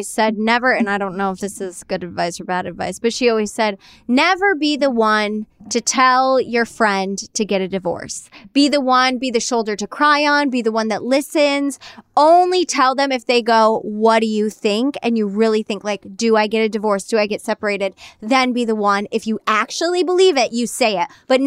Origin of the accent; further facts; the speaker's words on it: United States; I grew up in New York, Jersey Shore.